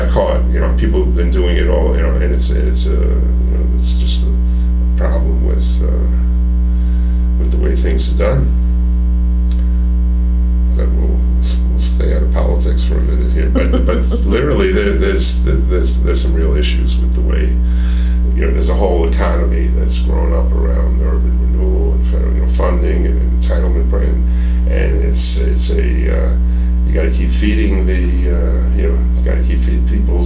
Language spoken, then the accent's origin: English; New York, United States; my wife and I were ready to, we're both from New York, we were ready to go back